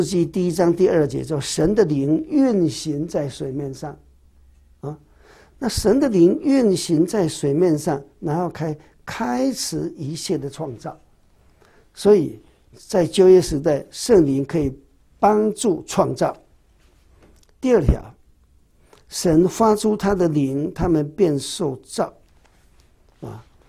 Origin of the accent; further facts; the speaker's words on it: China; 我们中国人说是蓝天碧海啊，那天是蓝色的。